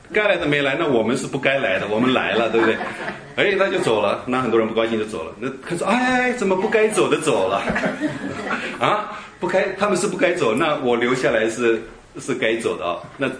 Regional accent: China; 我们中国人有储蓄的美德，对不对？

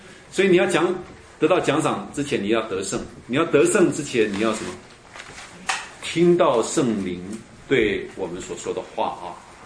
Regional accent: Indonesia; now in Taiwan; 我从印尼来到台湾，还不晓得说台湾的规矩啊。

